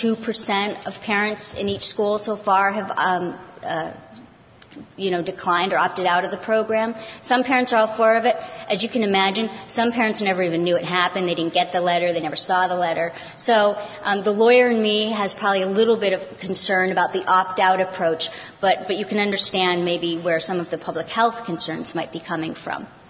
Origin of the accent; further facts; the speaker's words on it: New York, United States; I'm from New York. I'm actually from the wonderful green part, but New York City is what people think of when they think of New York.